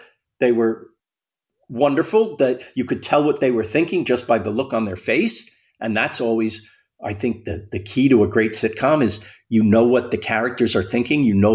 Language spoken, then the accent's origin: English; United States; I'm just an American who gets the culture off the TV and movies.